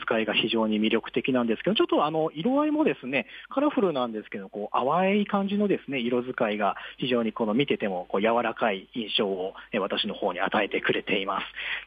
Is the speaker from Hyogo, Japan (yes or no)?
no; Fukuoka, Japan; 私も福岡県出身なので若干せっかちなところがあるんですけども